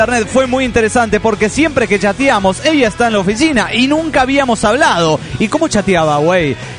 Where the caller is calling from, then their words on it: Guayaquil, Guayas, Ecuador; de Guayaquil, Ecuador.